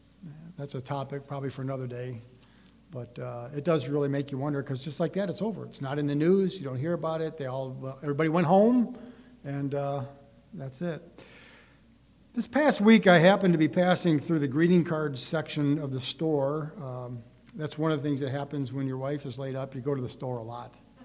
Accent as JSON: {"language": "English", "town": "Detroit", "region": "Michigan", "country": "United States", "tie": "born or raised there", "said": "I grew up in the Detroit area."}